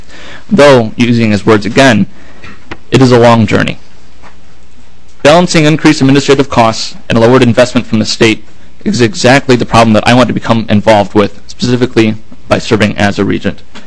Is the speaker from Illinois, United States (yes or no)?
yes; Illinois, United States; I'm from Illinois and have been in Minnesota for about 1.5 years now. I consider Minnesota my home.